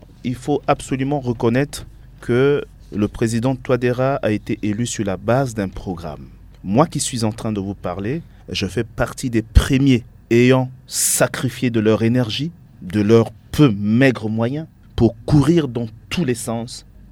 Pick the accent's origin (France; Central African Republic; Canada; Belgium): Central African Republic; Je suis singulièrement révolté en tant que centrafricain.